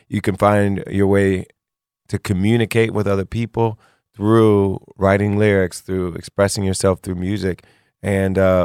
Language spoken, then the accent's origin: English; Springfield, Ohio, United States; moved away as an adult; now in Philadelphia, United States; I grew up in Springfield, Ohio. I came to Philadelphia to go to college, but I grew up in Springfield, Ohio